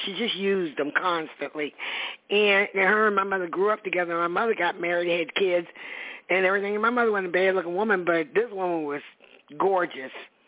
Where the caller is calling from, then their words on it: Virginia, United States; from Virginia.